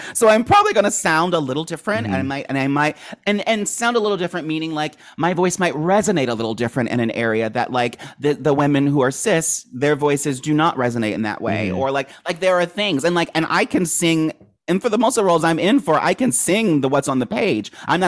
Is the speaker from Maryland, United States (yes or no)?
yes; Maryland, United States; I grew up in Maryland.